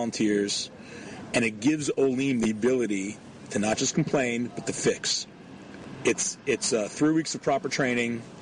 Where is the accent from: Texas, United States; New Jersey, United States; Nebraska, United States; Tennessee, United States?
New Jersey, United States; It is very normal. I grew up in New Jersey. It's very normal to have a volunteer police corps.